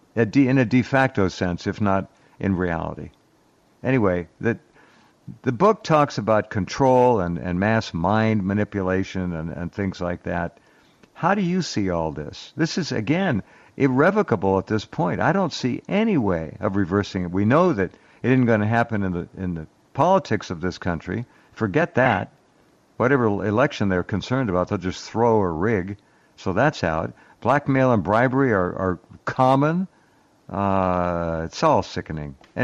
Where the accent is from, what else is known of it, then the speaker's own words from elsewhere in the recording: California, United States; What a beautiful state. I grew up in California.